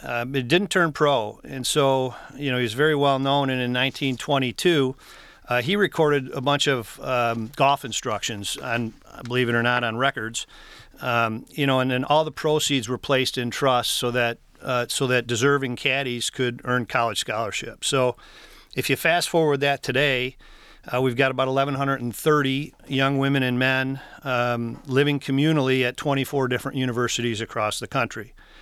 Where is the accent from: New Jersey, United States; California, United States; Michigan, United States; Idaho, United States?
Michigan, United States; Lake Orion; Well, I grew up in Lake Orion